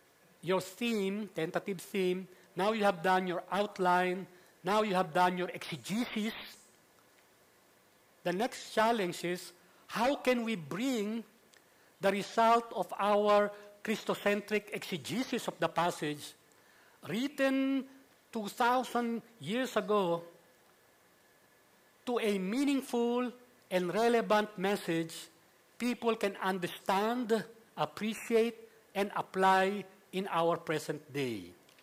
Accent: Philippines; So Haddon Robinson may have his evaluation form and others, but me as a Filipino pastor, I will use this.

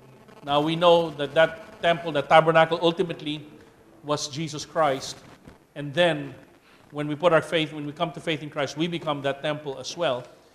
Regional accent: Philippines; I mean, we're not Hebrew, we're Filipino, okay?

